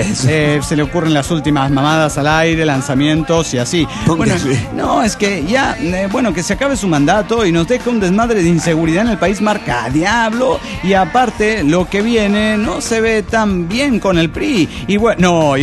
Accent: Bolivia; Lamentablemente en mi país, desde que Evo Morales empezó hace 7 años su proceso de cambio, se ha enfocado a perseguir, amedrentar y subestimar a la clase intelectual y profesional.

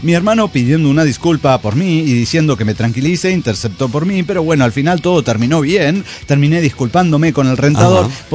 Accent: Tuxtepec, Oaxaca, Mexico; Tuxtepec, Oaxaca, es mi pueblo natal.

